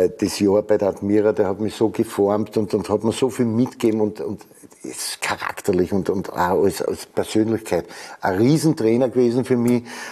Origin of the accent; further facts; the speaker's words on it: Vienna, Austria; als Wiener haben wir sich ja 2 Jahre lang häkeln lassen müssen von den Salzburger